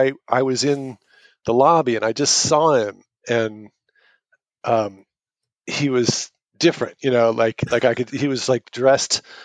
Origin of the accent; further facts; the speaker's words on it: Hanover, New Hampshire, United States; I grew up in Hanover, New Hampshire, which is the home of Dartmouth College. Very small town. It was a great place to grow up.